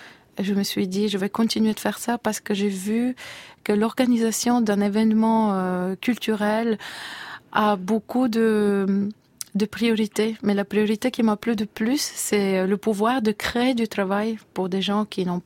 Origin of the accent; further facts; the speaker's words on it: Plovdiv, Plovdiv Province, Bulgaria; et notamment revenir dans ma ville natale, Plovdiv, ça, c'était pas vraiment une chose que je pouvais faire dans le passé.